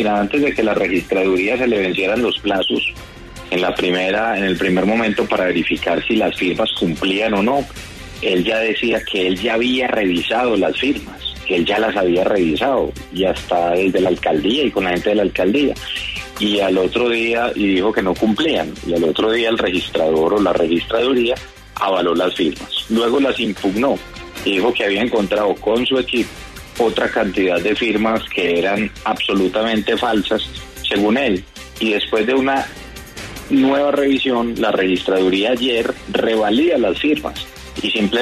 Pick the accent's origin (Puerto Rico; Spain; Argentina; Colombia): Colombia; Medellín, Antioquia; Yo la goberné durante 4 años, pero aparte de eso es mi ciudad, la ciudad donde yo nací, donde me tocó ver los peores momentos de la ciudad por el terrorismo, por la mafia.